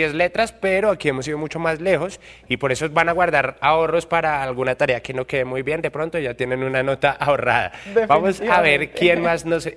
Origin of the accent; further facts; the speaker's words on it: Colombia; todos los colombianos gozamos de una diversidad tremenda